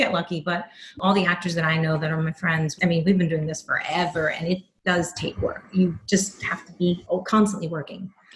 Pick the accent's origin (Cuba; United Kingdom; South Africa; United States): United States; New York; I'm a New Yorker.